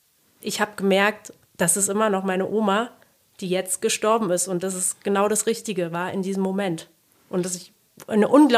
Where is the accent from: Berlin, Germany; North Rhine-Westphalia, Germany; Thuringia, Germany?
Berlin, Germany; Ich komme aus Berlin.